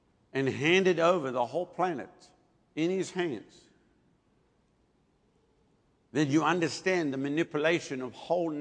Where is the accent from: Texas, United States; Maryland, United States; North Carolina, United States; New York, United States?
Texas, United States; I'm sorry for being Texan with you, but I mean, Lord have mercy.